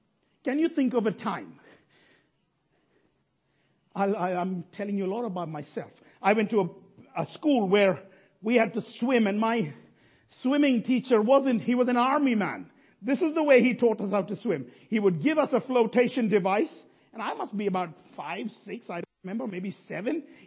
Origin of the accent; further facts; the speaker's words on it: India; Think of, I'm an Indian man, and by 30 you should get married as a boy.